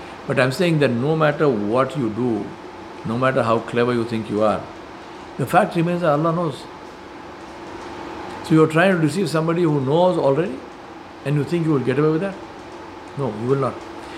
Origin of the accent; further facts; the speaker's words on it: Hyderabad, Telangana, India; I am from Hyderabad